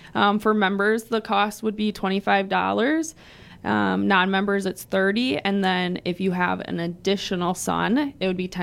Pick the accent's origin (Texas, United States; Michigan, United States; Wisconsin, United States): Wisconsin, United States; Stevens Point; I know I'm originally from Stevens Point